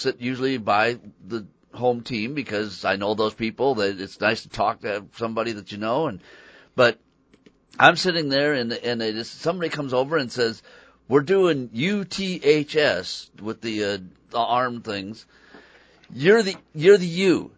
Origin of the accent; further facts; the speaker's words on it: Rock Island, Illinois, United States; I grew up in Rock Island. I went to Rock Island High School. I played sports in Rock Island.